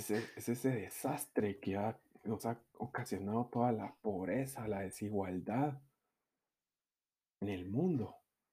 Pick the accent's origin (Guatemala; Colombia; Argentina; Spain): Guatemala; Dios me libre, dirían en mi país, aquí en Guatemala